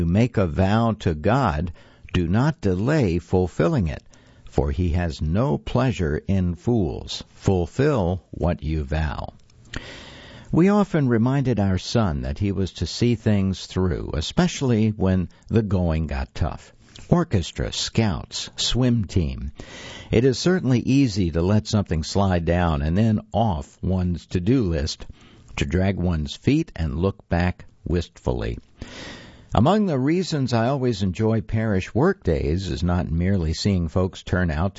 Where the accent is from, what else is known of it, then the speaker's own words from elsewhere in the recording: Georgia, United States; My wife and I grew up in Georgia and New York City, respectively, separated by more than 900 miles.